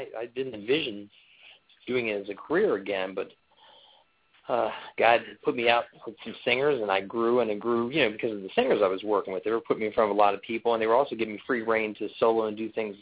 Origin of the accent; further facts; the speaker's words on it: Maryland, United States; Oh, I grew up in Maryland, in the D.C. Area of Maryland.